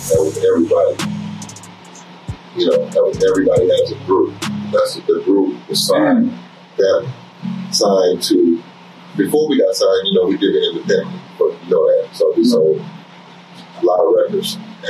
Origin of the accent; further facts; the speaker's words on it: California, United States; So we joined, but we come from the Bay. The Bay Area was totally different from any other place.